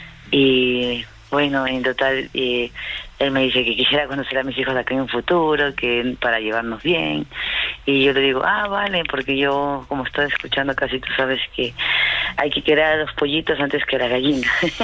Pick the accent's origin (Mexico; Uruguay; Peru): Peru; now in Spain; cuando llegué por aquí a España, porque yo soy de Perú